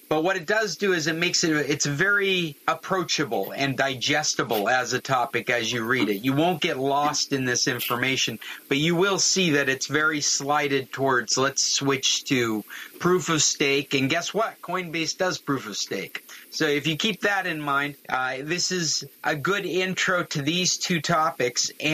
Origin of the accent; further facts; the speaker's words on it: Alaska, United States; Those are the kinds of jumps in prices in oil barrels that I remember from my youth growing up in Alaska.